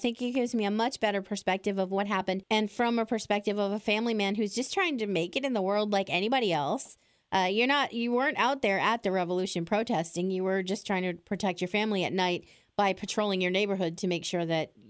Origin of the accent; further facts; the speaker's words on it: United States; That's how I was raised as an American